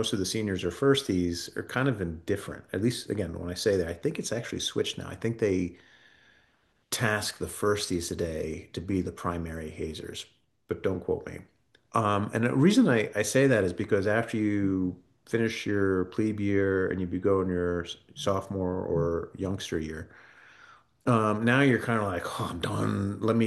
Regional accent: United States; yeah, so first generation American, mom was born and raised in Sweden, dad in Mexico.

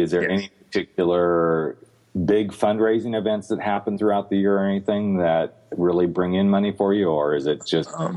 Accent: Arkansas, United States; I actually spent a portion of my life growing up in Arkansas. And, of course, at that time I was a teen.

